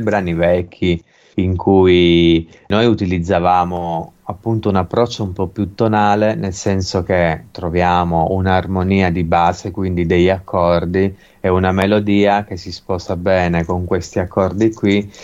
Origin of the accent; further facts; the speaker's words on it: Modica, Sicily, Italy; io vengo da Modica e soprattutto sono nato e cresciuto in una zona di campagna, che quella zona lì è stata edificata dagli arabi più di 1000 anni fa